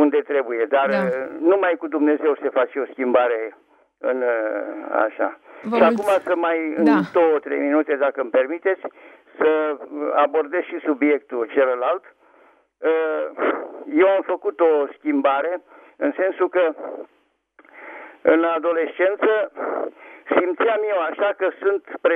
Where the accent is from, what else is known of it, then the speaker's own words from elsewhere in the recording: Bucharest, Romania; sunt din București